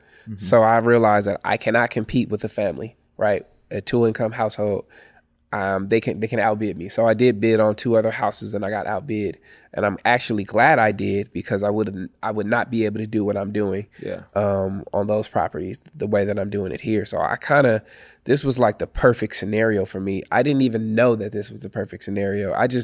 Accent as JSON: {"language": "English", "town": "Oakland", "region": "California", "country": "United States", "tie": "born or raised there", "said": "even though I'm from Oakland, I'm from East Oakland, grew up in low-income housing, I came back"}